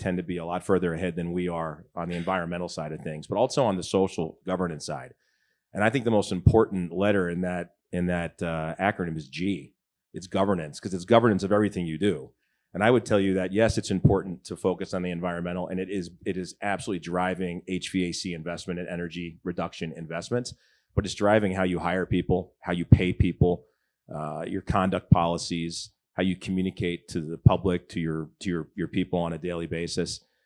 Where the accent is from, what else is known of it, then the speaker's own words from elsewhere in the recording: Wilton, Connecticut, United States; I grew up in Wilton, Connecticut, and right down the road from Christopher Walken.